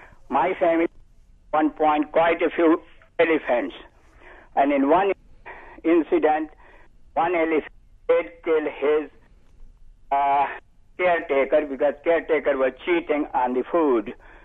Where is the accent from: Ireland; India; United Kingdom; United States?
India; I'm from India